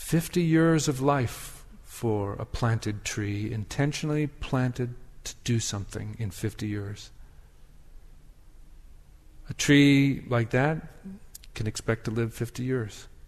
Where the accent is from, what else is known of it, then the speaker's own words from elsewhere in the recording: Wisconsin, United States; And where I grew up in Wisconsin, I was raised by a mother who taught me to have great reverence and love for the forests.